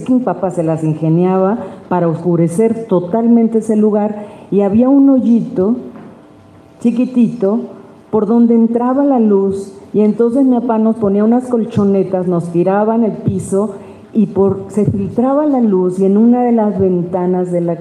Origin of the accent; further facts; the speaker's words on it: La Paz, Baja California Sur, Mexico; Yo vengo de La Paz, Baja California Sur, soy una orgullosa norteña del sur, hija de don Amado y de doña Amelia, con 9 hermanos